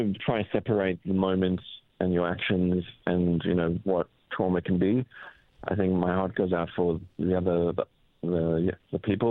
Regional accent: South Africa; I'm South African.

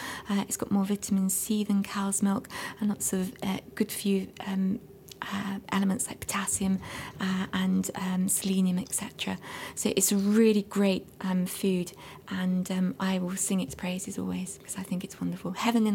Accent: London, United Kingdom; now in Wales; I was actually born and brought up in London, and when my husband brought me here, I just fell in love with it.

